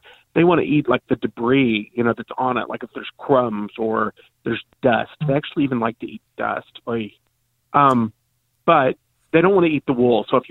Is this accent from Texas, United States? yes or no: no; Kentucky, United States; And I grew up in Kentucky